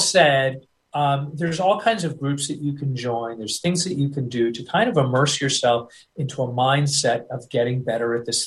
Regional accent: United States; accent: American; I will always sound like some guy. I'll always sound like an American guy.

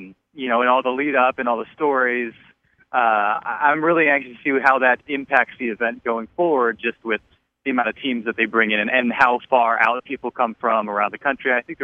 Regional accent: Philadelphia, Pennsylvania, United States; I grew up in a big city. I grew up in Philadelphia, so I like the crowds.

